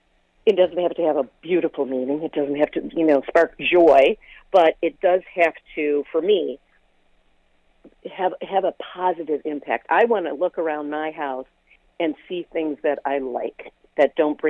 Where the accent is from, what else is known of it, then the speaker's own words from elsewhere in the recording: Chicago, Illinois, United States; moved away; I'm from Chicago.